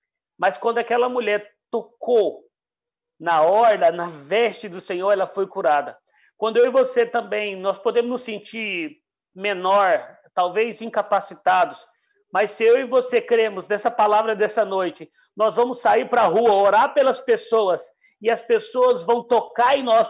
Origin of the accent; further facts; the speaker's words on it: Rondonópolis, Mato Grosso, Brazil; sou de Rondonópolis, Mato Grosso